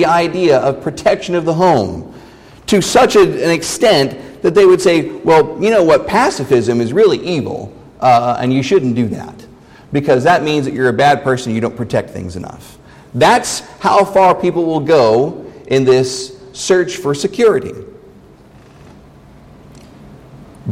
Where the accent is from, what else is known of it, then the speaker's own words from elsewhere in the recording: Texas, United States; it was very difficult for me as a Texan to kind of work through that.